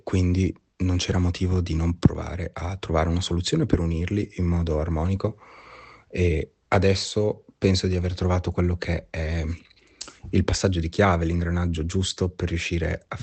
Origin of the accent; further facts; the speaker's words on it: Reggio Emilia, Emilia-Romagna, Italy; Però sono cresciuto, ho vissuto in Italia, in particolare a Reggio Emilia, praticamente tutta la mia vita